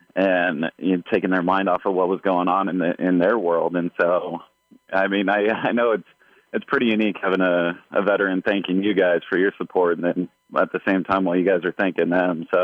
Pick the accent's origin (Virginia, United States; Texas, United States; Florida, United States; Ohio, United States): Ohio, United States; And I said, I'm from Ohio, sir.